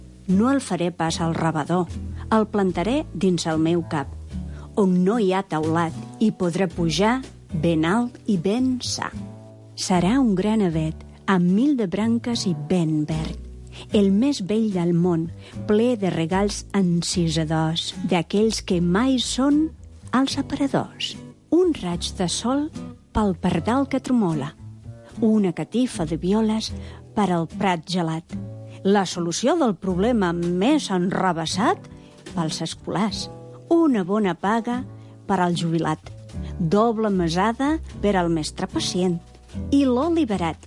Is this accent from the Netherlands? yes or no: no; Caracas, Capital District, Venezuela; now in Spain; soc de Venezuela, de Caracas. Però he viscut aquí des de fa 12 anys